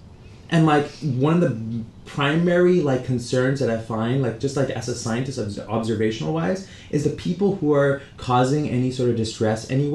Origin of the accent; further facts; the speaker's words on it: San Francisco, California, United States; we moved to San Francisco, grew up there, but, you know, I never was into, like, I'm Indian, and I'm, you know, Punjabi Indian, Sikh, you know, from the northern part of India